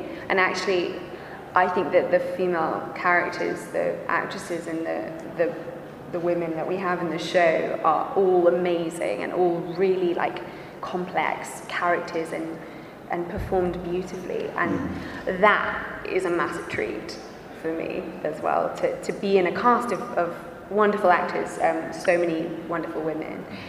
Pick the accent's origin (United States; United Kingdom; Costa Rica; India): United Kingdom; England; I think as myself, as most of my life, I'm quite English, I'm quite polite generally.